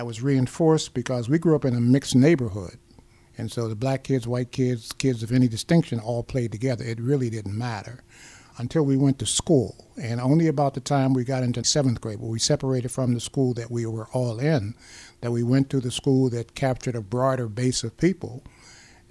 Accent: United States; growing up in the United States from the 40s and the 50s, as a black man, black boy at that time, there were definite limitations

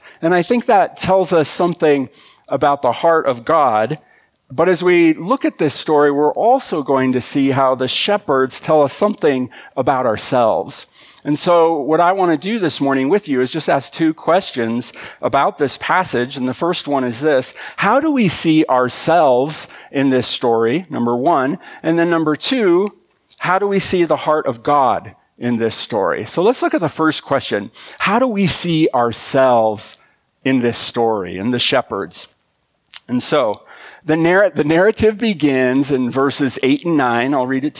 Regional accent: Big Timber, Montana, United States; But I think one of the more unusual mascots in Montana is from my hometown of Big Timber.

